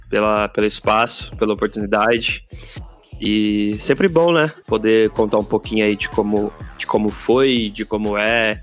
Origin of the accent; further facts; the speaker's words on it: Barretos, São Paulo, Brazil; da minha cidade onde eu moro, que é Barretos, interior de São Paulo. É onde eu nasci, é onde eu moro.